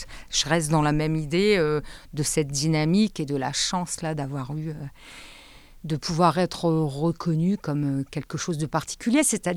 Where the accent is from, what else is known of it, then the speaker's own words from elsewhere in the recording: Hauts-de-France, France; quand on dit qu'on est du Nord-Pas-de-Calais, on entend quand même toujours à peu près certaines choses, que l'accueil, il est top, que les gens sont très chaleureux